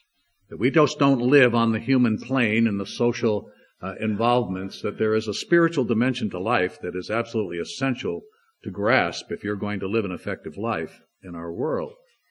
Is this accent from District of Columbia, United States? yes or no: no; Orlando, Florida, United States; I'm from Orlando, Florida, so I don't get this nice cool weather very often